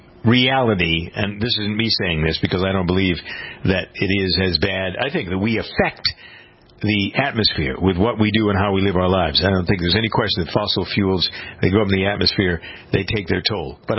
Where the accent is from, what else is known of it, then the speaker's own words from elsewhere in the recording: Framingham, Massachusetts, United States; I saw a picture of a truck in my hometown that had the plow was 6 feet tall and the driver couldn't see what was on the side of the road.